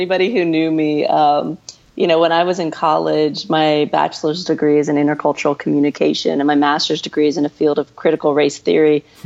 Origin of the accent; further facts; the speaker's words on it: Tucson, Arizona, United States; also born or lived in Kansas; I was born in Kansas. I was raised in Tucson, Arizona, and then, you know, traveled a bunch and everything else, but in the States primarily.